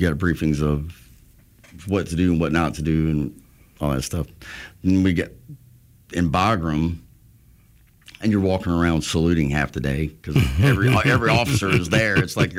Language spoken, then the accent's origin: English; Alabama, United States; I'm like, I'm from Alabama. We drive.